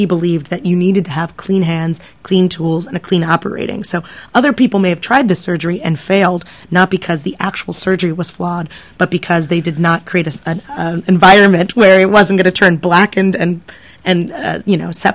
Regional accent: Philadelphia, Pennsylvania, United States; I grew up here in Philly, and when I went to school in New York, people would go, "Have you heard of this museum?"

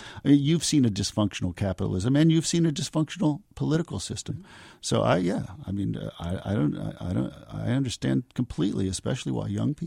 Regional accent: Morgantown, West Virginia, United States; I mean, I grew up in Morgantown, West Virginia, so I know western Pennsylvania better than I know eastern Pennsylvania.

